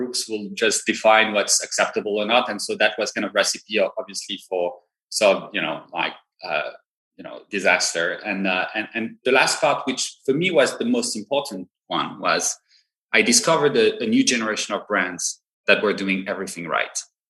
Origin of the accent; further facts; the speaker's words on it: Paris, Île-de-France, France; now in United States; I was born and raised actually in Paris, and that's where I spent most of my childhood. I did spend a little bit of time in San Francisco actually when I was in kindergarten.